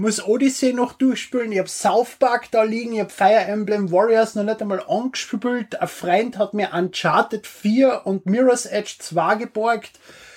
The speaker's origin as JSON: {"language": "German", "country": "Austria", "said": "Als Österreicher rede gerne über den Nationalsozialismus."}